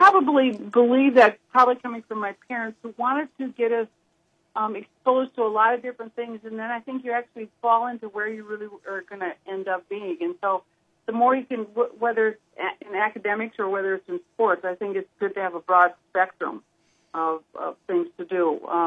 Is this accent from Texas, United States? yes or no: no; Minneapolis, Minnesota, United States; Well, I started playing, I came from Minneapolis, Minnesota, and my father built a little golf course, a big old golf course around the house.